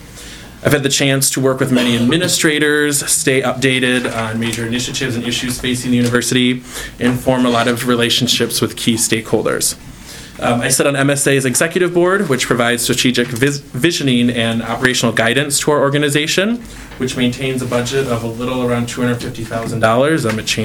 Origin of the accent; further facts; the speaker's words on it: Minnesota, United States; And I've been born and bred in Minnesota